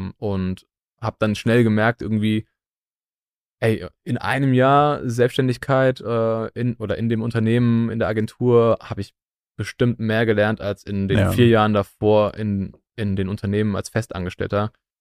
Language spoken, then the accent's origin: German; Bingen am Rhein, Rhineland-Palatinate, Germany; Ich komme aus Bingen am Rhein, das ist eine kleine, wunderschöne Stadt